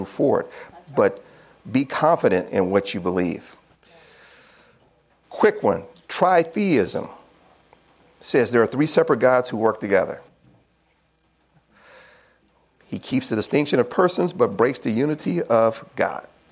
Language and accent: English; Saginaw, Michigan, United States; I'm from Saginaw, Michigan. There's plenty of churches in Saginaw, Michigan.